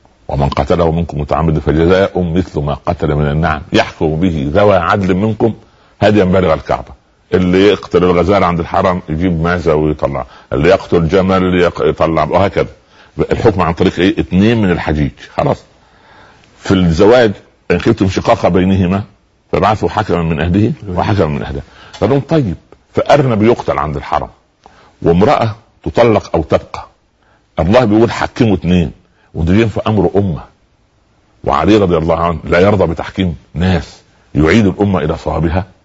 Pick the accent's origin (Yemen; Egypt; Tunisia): Egypt; احنا كمصريين او كمسلمين